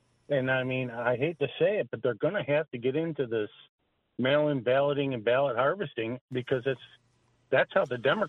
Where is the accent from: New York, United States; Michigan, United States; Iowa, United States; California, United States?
New York, United States; So I'm a transplant from Central New York, and I'm a retired cop, and so I'm semi-retired.